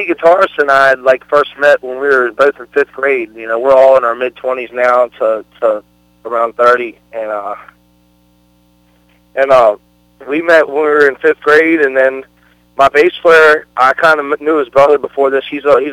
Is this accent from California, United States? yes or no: no; Maryland, United States; We're from Calvert County, Maryland. It's southern Maryland, south of Annapolis.